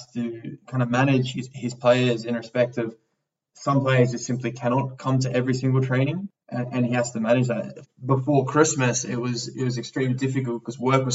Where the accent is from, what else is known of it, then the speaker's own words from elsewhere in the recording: Sydney, New South Wales, Australia; So I grew up in Sydney. A part of Sydney, which is the St. George area, has quite a lot of European influence, a lot of former Yugoslavian nations there, Croatians, Serbians, Italians as well, Greeks.